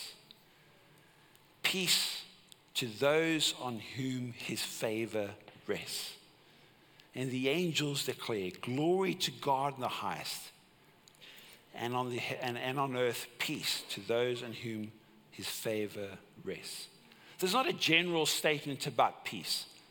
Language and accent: English; Cape Town, Western Cape, South Africa; I grew up in Cape Town in Tableview